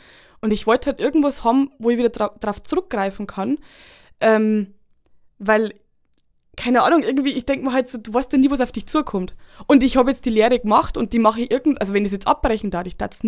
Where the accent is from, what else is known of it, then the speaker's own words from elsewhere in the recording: Bavaria, Germany; accent: Upper Palatinate; Mit meinem Dialekt, mit Oberpfälzerisch. Ich meine, mittlerweile kriege ich ja manchmal wegen einem oberbayerischen Slang mit rein.